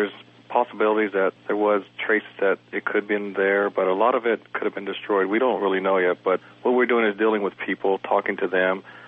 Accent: Mexico; now in United States; I speak very little Arabic, and I tell them, you know, I'm from Mexico again.

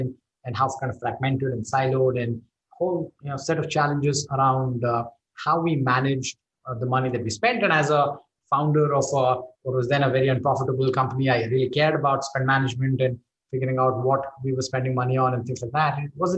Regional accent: India; moved away as an adult; now in United States; I grew up in India, and I'm an engineer by training. And you know, I worked for a few years in India as a software engineer

